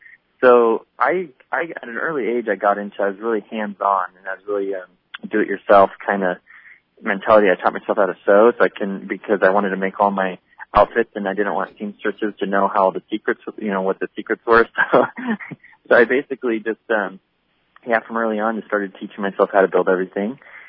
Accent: Seattle, Washington, United States; now in Hollywood, United States; I was brought up in Seattle. I live in Hollywood now. I was brought up in Seattle

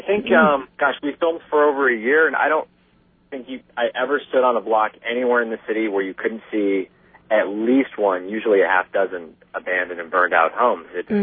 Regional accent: Oregon, United States; I'm actually from Oregon. I'd never even been to Detroit before our first day filming

